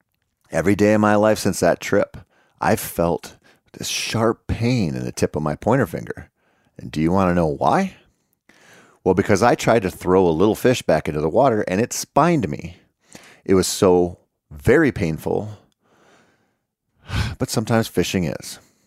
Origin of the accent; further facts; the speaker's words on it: Minnesota, United States; it's really not a great hobby to have as a Minnesotan who makes outdoor writer kind of money.